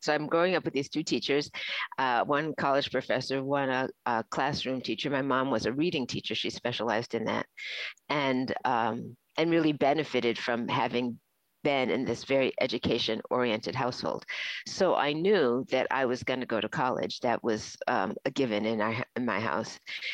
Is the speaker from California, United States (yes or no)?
no; Florida, United States; born there; And I was born in the South in Florida.